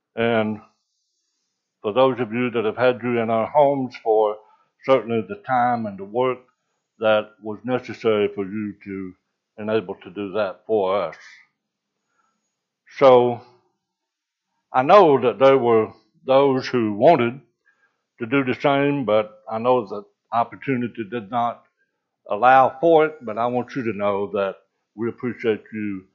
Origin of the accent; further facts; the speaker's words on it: Big Stone Gap, Virginia, United States; My son, Brother Wise's oldest boy that I grew up with back in Virginia when we lived in Big Stone Gap.